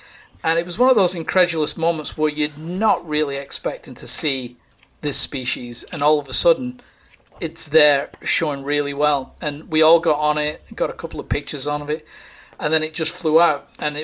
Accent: United Kingdom; You know, from somebody growing up in Britain

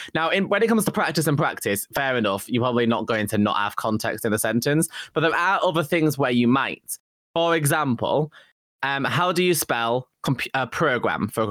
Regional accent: Yorkshire and the Humber, United Kingdom; accent: northern; You say it like me because I'm northern, like I'm from Yorkshire, so I say gray.

